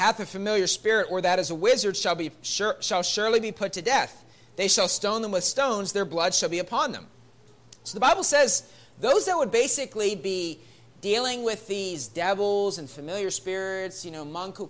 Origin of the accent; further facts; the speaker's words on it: West Virginia, United States; My home state of West Virginia is like, you know, usually it's Kentucky